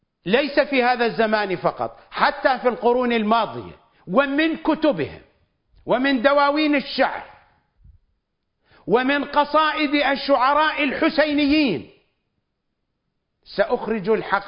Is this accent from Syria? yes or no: no; Iraq; مدينة النجف عندنا في العراق هي أشهر المدن في العراق